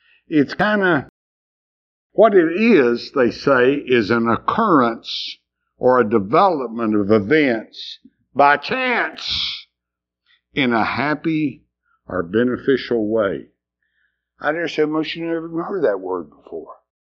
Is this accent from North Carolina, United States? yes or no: yes; Swannanoa, North Carolina, United States; And my hometown, which is totally destroyed, Swannanoa, totally destroyed.